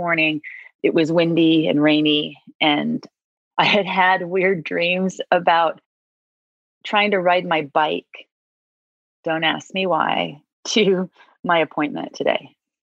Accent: the South, United States; accent: Southern; There's my Southern accent, super apprehensive about it

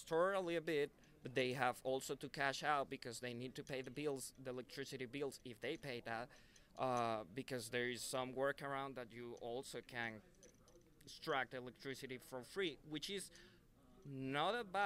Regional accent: Venezuela; English is a second language; now in United States; I'm living in Illinois, but I'm originally from Venezuela.

